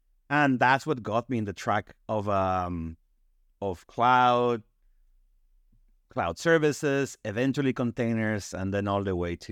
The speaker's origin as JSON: {"language": "English", "country": "Mexico", "tie": "born or raised there", "moved": "yes", "lives_now": "Oakland, United States", "said": "currently live in the San Francisco Bay Area in Oakland, for those of you familiar with the area, but I'm not from here. I was born in Mexico. I grew up there all the way to school."}